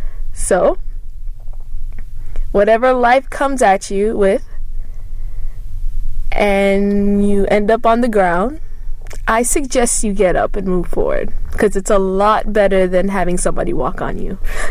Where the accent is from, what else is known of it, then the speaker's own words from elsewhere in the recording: Montego Bay, Saint James, Jamaica; born there; I was born in Montego Bay, Jamaica. I am the oldest of three kids